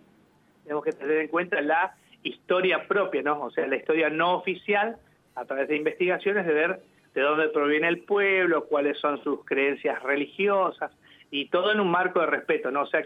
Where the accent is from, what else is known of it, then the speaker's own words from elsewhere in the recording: Santa Fe, Argentina; born there; yo provengo de una familia en la que mi padre y mi madre son paraguayos. Ellos emigraron a la Argentina en el año 1968, así que soy argentino, nacido en Santa Fe, pero mis padres son paraguayos, entonces de ahí el acercamiento con el idioma originario